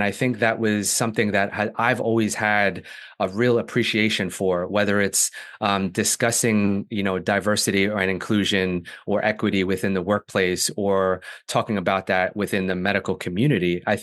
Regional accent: New York, United States; now in Connecticut, United States; from either growing up in the New York State area or going into different hospitals in New York or different nursing homes in my current state of Connecticut

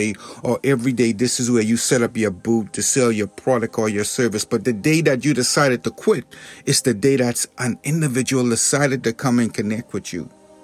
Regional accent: Bahamas; And growing up in the Bahamas, whenever I saw a mango tree growing, it could be just 2 feet.

